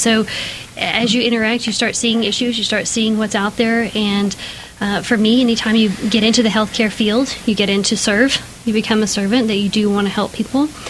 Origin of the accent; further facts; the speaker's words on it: Midland, Texas, United States; I am from Midland. I was born in Midland Memorial Hospital. I graduated from Midland High. Can't get much more Midland, you know.